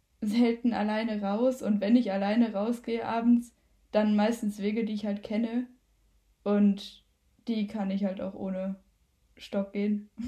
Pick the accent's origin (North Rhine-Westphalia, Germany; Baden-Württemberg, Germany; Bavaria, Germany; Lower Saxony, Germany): Lower Saxony, Germany; Nörten-Hardenberg; Vorher war ich bei uns in Nörten halt auf einer Gesamtschule.